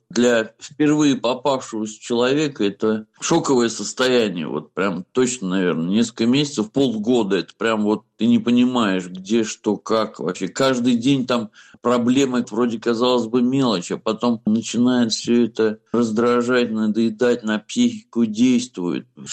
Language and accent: Russian; Saratov, Saratov Oblast, Russia; Ну и все, я вернулся из Оренбурга опять туда, к себе в Саратов